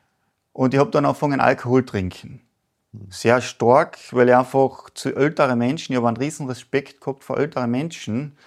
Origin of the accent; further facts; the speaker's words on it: Carinthia, Austria; Ja, ich komme von Kärnten, das ist ganz im Süden von Österreich.